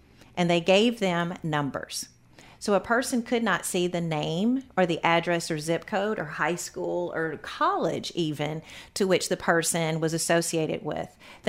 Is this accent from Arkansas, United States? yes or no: yes; Searcy, Arkansas, United States; So if I'm from Searcy, Arkansas. So once again, not being from Little Rock, it's like, oh, then it's a scramble.